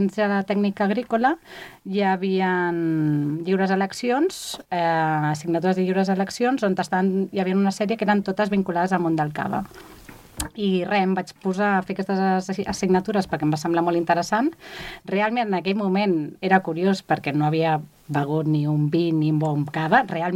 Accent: Barcelona, Catalonia, Spain; jo no vinc ni del Penedès, jo sóc de Barcelona. Sóc una BTB, però en B alta.

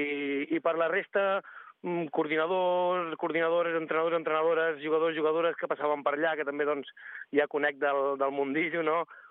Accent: Sant Quintí de Mediona, Catalonia, Spain; Jo sóc d'allà, sóc fill de Sant Quintí

